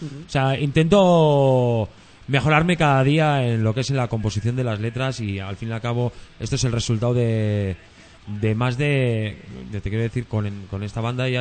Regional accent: Bermeo, Basque Country, Spain; first language Basque; Spanish is a second language; Mi idioma natal es euskera, yo castellano he aprendido en la calle con 9 años.

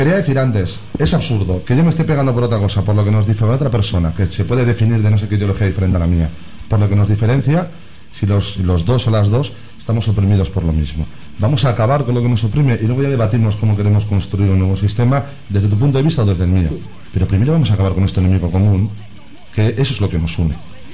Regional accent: Basque Country, Spain; somos ciudadanos de Euskal Herria y euskera es la lengua que queremos, que amamos y que nos gustaría poder comunicarnos siempre en ella

